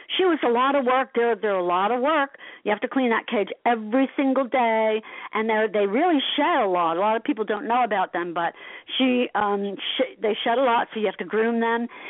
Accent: Asbury Park, New Jersey, United States; It was very cool growing up in Asbury

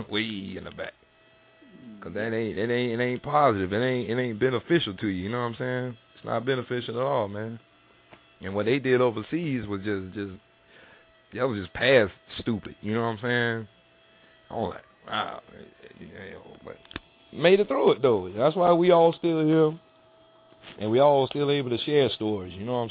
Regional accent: Southern United States, United States; I said, man, I'm from the South, brother. I'm from the South.

